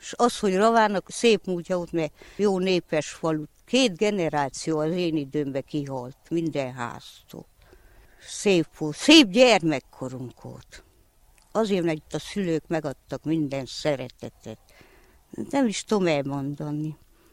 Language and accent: Hungarian; Rava, Harghita, Romania; Hát a nagyját igen, szülőfalum, itt születtem, mindenkit ismerek.